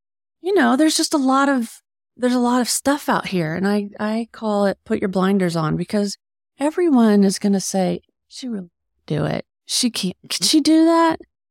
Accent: Crawfordsville, Indiana, United States; now in Peru, United States; I grew up in Crawfordsville.

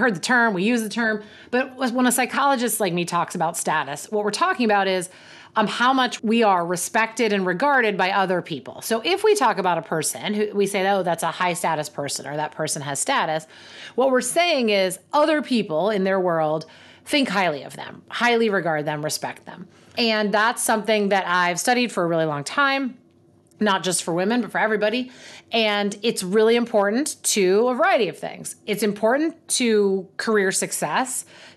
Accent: Pittsburgh, Pennsylvania, United States; So my husband is from Chicago, born and raised, and I am from Pittsburgh.

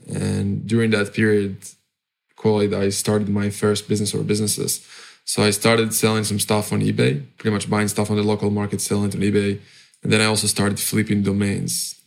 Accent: Israel; now in Cyprus; I'm originally from Israel. I'm currently kind of like a bit of a global citizen. Have residency in a few countries, but I'm at the moment in Cyprus, which is a small, nice island in Europe.

